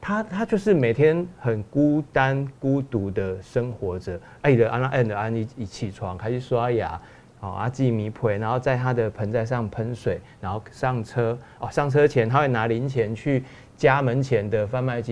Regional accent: Tainan, Taiwan; 我台南人。

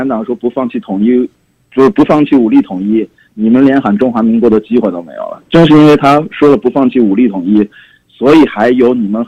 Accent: Xi'an, Shaanxi, China; now in Shenzhen, China; 我是在深圳，我是西安人，我在深圳。

